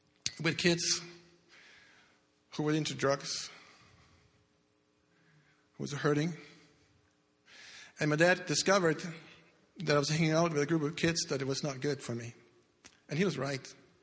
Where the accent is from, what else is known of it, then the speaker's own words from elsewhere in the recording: Denmark; I grew up in Denmark. And I had no contact with Christianity, except my dad had a little bit of faith